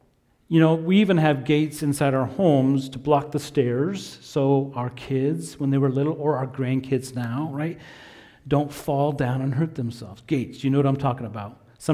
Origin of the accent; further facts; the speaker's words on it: Salt Lake City, Utah, United States; Well, growing up in Salt Lake City, Utah, our backyard was completely fenced in.